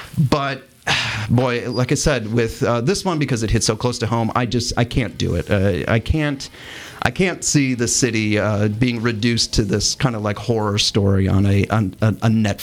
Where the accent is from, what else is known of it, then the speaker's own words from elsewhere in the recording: Mayville, Wisconsin, United States; a real edgy teenager growing up in Mayville, Wisconsin